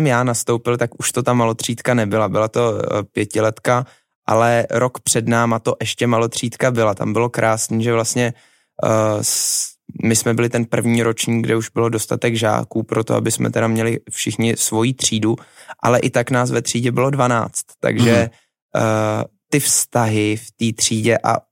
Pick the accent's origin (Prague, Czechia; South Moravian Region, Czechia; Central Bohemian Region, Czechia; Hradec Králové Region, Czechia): Prague, Czechia; všechno se to točilo vlastně celý to dětství kolem té trati v Troji